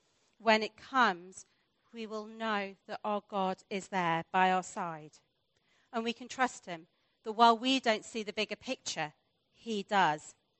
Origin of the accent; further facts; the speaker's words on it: United Kingdom; As a Brit, I must admit, I struggle to get my head around this idea of the importance of land.